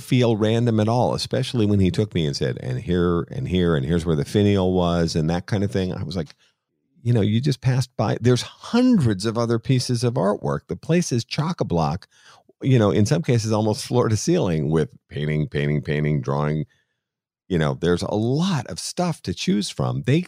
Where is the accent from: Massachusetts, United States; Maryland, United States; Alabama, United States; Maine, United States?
Massachusetts, United States; Boston; I love the IRA connection, being Irish and being from Boston